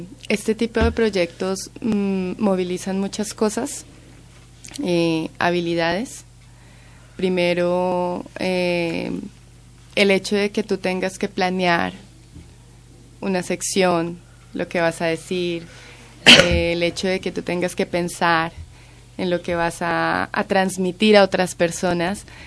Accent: Colombia; now in Madrid, Spain; yo soy de Colombia. Llegué a Madrid pues a hacer el máster, entonces no conocía nada.

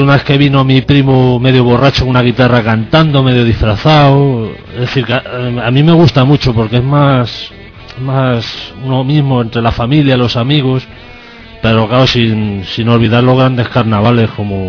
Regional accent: Pinto, Community of Madrid, Spain; Por ejemplo, mi pueblo en Pinto, más concretamente carnavales familiares. Bueno, allí toda vida se ha hecho.

